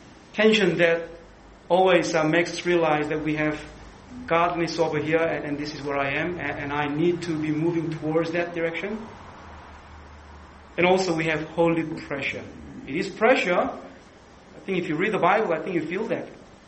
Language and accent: English; South Korea; And I come from Korea, and Korean people, just by nature, are hardworking people, and they pressure people.